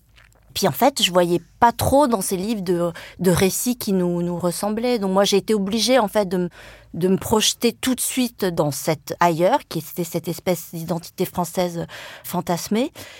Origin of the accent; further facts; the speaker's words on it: Le Mans, Pays de la Loire, France; j'ai grandi au Mans, dans la Sarthe. Et pendant toute ma scolarité, j'étais la seule d'origine étrangère.